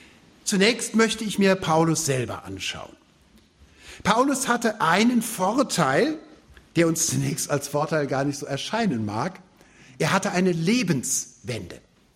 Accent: Rhineland, Germany; Ich bin selbst im Rheinland groß geworden und nicht kirchlich, christlich sozialisiert.

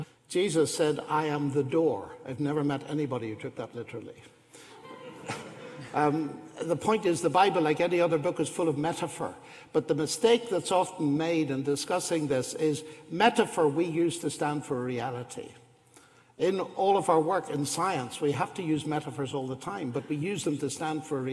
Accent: Northern Ireland, United Kingdom; I come from Northern Ireland

